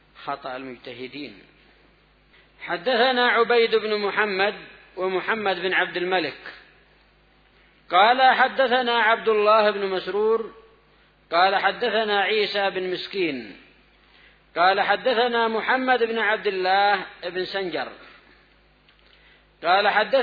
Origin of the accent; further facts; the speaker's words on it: Yemen; خاصة عندنا في اليمن